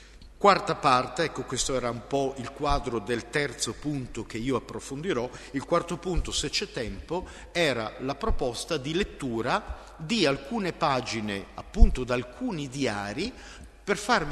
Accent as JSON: {"language": "Italian", "town": "Trento", "region": "Trentino-Alto Adige", "country": "Italy", "said": "Lo stesso da dove vengo io, da Trento, è un concilio europeo Trento."}